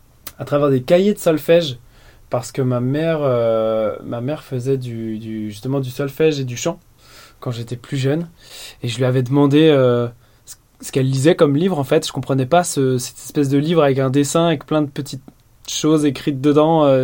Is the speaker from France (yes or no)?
yes; Brittany, France; des groupes bretons parce qu'on vient de Bretagne